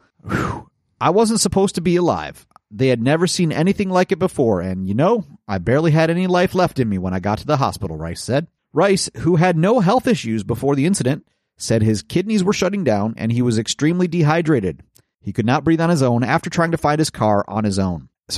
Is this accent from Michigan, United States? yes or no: yes; Detroit, Michigan, United States; They are out of Detroit, my home state.